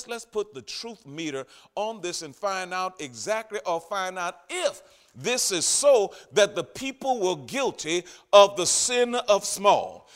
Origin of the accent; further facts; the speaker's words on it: Louisiana, United States; because I'm from Louisiana and we don't do too good with the TH words.